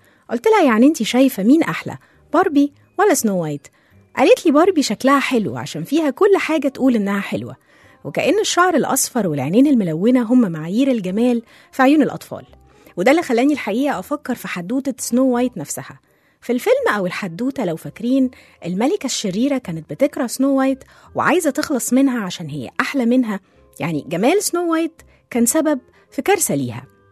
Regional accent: Egypt; ونقول لهم ان احنا من مصر ومن كل محافظاتها معاكم قلبا وقالبا.

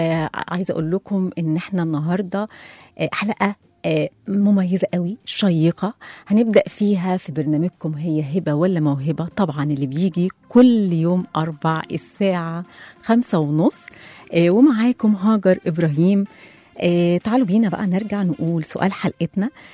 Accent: Egypt; البنت بطبيعتها بتحب الجمال، واحنا كمصريين بصفة خاصة اللي ابتكروا أدوات الجمال

